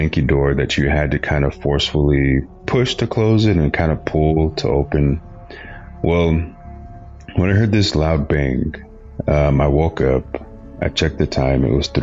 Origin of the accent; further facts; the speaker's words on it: New Mexico, United States; I'm from New Mexico.